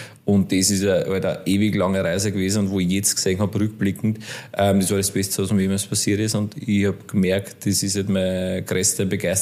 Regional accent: Lower Austria, Austria; Ich komme ja eigentlich aus Niederösterreich, ich bin eigentlich vom Bahnhof aufgewachsen.

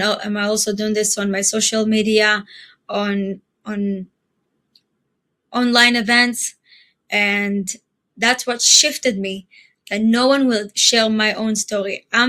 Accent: Israel; English is a second language; also born or lived in Ethiopia; I live in Jerusalem and I was born in Ethiopia. I moved to Israel when I was a baby.

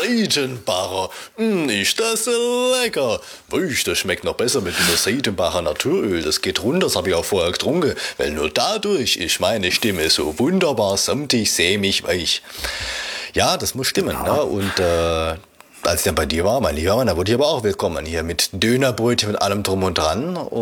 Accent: Saarland, Germany; Wenn ich gefragt werde, wo kommst du her, Saarland

